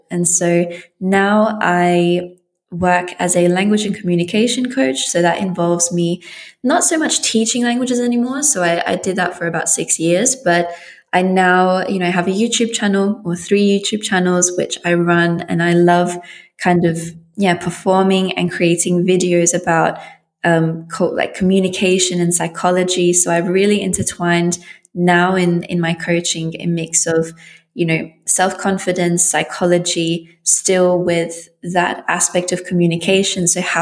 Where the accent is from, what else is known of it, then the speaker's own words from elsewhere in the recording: Australia; also born or lived in Latvia; I was born in Latvia and I grew up in Australia.